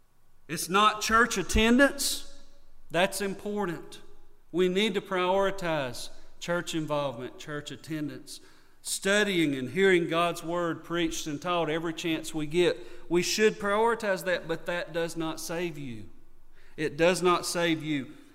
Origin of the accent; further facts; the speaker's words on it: North Carolina, United States; Now, I grew up in Yakin County. I'm a Yakin County boy. That's my accent doesn't give me away, in case you didn't know. I grew up here